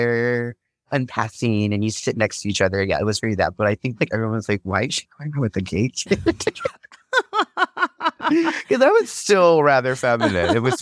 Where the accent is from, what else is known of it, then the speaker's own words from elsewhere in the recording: Hawaii, United States; Like, my front yard was the ocean, my backyard was the mountains.